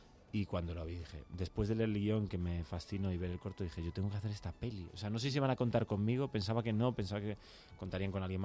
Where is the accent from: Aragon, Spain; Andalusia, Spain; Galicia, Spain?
Galicia, Spain; Absolutamente. O sea, yo, mi tierra es una de las cosas que llevo más como bandera.